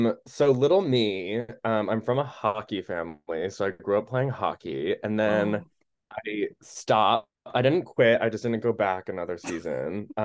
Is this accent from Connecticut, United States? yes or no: yes; Connecticut, United States; put me in art classes outside of school, at this place called the Connecticut Art School, because I grew up in Connecticut.